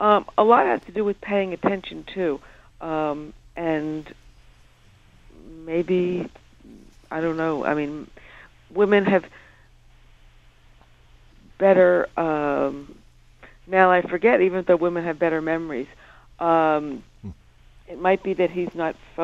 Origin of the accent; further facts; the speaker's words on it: New York, United States; And the noise didn't bother me because I'm a New Yorker.